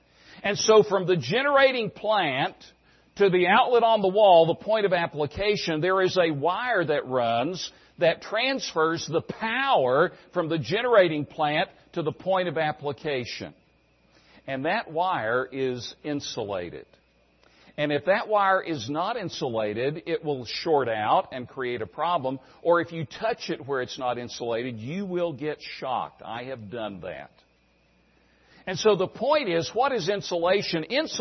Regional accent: Tennessee, United States; I grew up in Tennessee. My dad was a plumber and an electrician for Eastman Kodak.

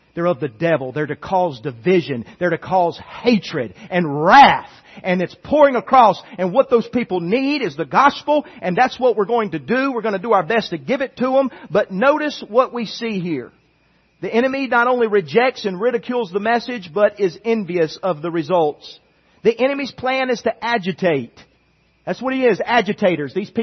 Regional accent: United States; I'm a 100% as American for peaceful protest

